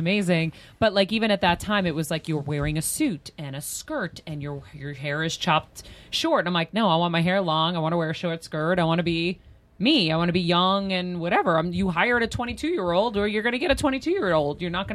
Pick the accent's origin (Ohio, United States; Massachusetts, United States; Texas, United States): Massachusetts, United States; Boston; I'm from Boston.